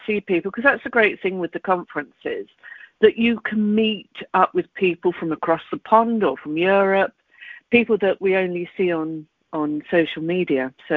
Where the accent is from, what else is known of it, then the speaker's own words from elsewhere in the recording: England, United Kingdom; going to a bar, A, being English, people would say, go on, you know, say something, you're English.